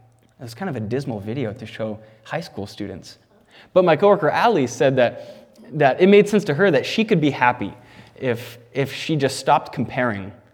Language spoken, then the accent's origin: English; San Antonio, Texas, United States; now in Spokane, United States; I'm originally actually from San Antonio, Texas, but the Lord brought me up to Spokane to go to Moody Bible Institute there.